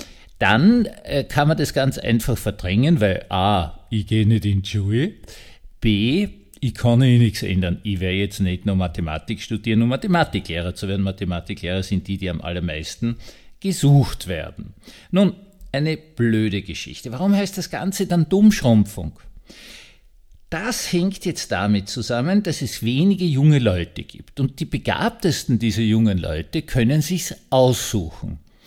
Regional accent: Austria; aber das ist nur so eine kleine Spitze gegen die Preisen, die ich mir als Österreicher erlauben darf.

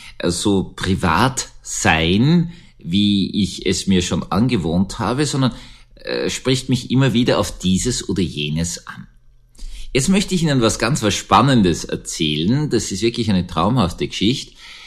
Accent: Austria; Wir haben eine ganz einfache militärische Erfahrung als Österreicher. Wir haben alle Kriege verloren.

